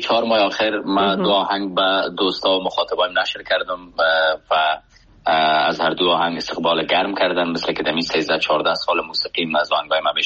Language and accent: Persian; Afghanistan; moved away as an adult; من نیم عمرم یعنی از 30 سال بیشتر عمرم در افغانستان عزیز جایی که زادگاه من است در اونجا سپری شده